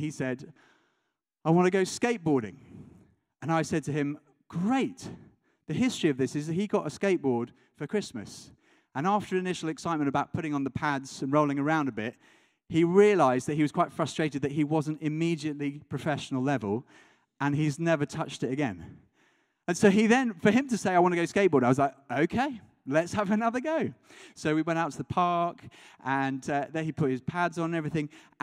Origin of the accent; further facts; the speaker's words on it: United Kingdom; I'm British. I'm talking as a British person.